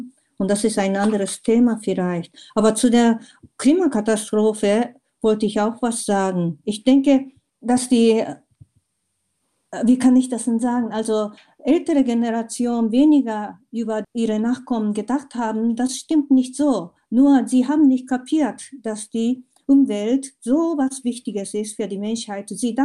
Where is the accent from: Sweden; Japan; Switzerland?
Japan; German is a second language; man wird gefragt, ja, als Japanerin, was denken Sie über so und so?